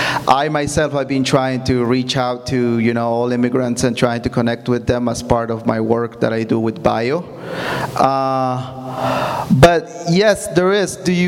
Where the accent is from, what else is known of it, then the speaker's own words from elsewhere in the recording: Guatemala; moved away; So, yeah, I immigrated from Guatemala 10 years ago. And I've been here, I've been living down South County for all that time.